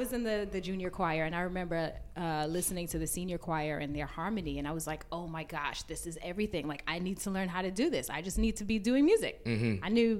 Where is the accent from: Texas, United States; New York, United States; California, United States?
New York, United States; Brooklyn; Like I said, I'm a singer, songwriter, a music educator. I'm from Brooklyn.